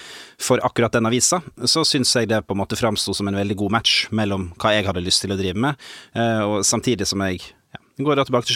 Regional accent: Vestland, Norway; Jeg kommer jo fra Sogn og Fjordane. Dette avisen jeg oppvokst med og hatt rundt meg på en måte i min oppvekst, og en region jeg kjenner veldig godt.

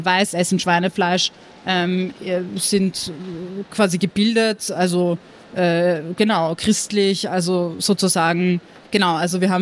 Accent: Montenegro; vor allem in Montenegro, wo ich herkomme, schon stärkere patriarchale Strukturen

